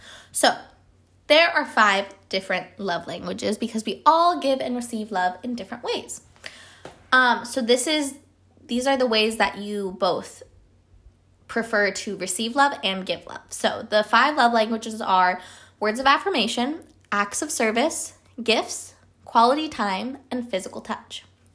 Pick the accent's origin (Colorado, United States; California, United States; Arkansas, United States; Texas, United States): Colorado, United States; now in Georgia, United States; because I'm from Colorado and I live in Georgia now.